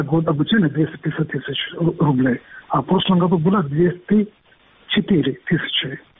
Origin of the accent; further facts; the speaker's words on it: India; Russian is a second language; now in Crimea; Я сам из Индии, я самый старший среди индийцев в Крыму.